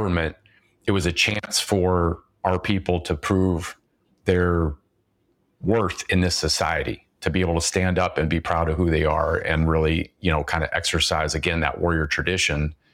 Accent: Mississippi, United States; also born or lived in Michigan / North Dakota / South Dakota; I grew up all over. Originally from Michigan. Grew up in North Dakota, South Dakota. Spent a lot of my growing up years in Mississippi.

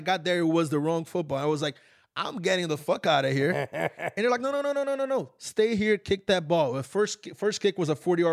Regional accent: Brazil; English is a second language; now in United States; I want to go to America because growing up in Brazil, I had zero role models.

